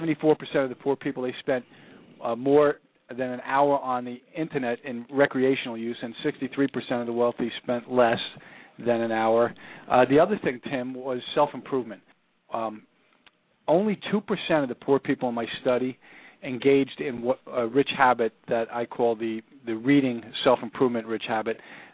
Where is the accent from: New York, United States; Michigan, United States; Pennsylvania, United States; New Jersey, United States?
New Jersey, United States; I'm from New Jersey